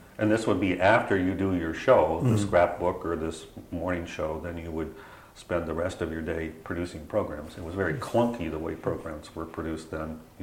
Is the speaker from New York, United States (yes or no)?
no; Ohio, United States; It was quite enlightening, because I led a rather sheltered life growing up in Ohio.